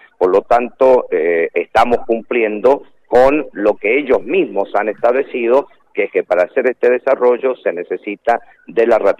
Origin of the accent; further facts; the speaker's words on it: Mendoza, Argentina; Si nosotros como mendocinos no entendemos que el recurso más crítico que tiene Mendoza es el agua, y somos mendocinos bien nacidos